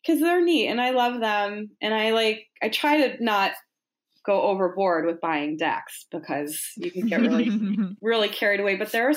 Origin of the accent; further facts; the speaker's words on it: Boston, Massachusetts, United States; So I grew up in Boston, and my mom, when I was like maybe 10-ish or so, my mom would take me up to Salem every year during Halloween.